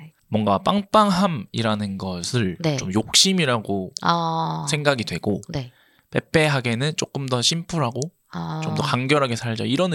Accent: Daegu, South Korea; accent: Daegu dialect; 저 대구 사람인데

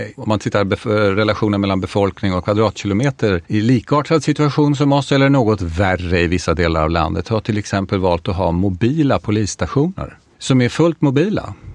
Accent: Brändö, Åland, Finland; now in Sweden; Ja, Brändö heter den där jag kommer ifrån. Och de är 450.

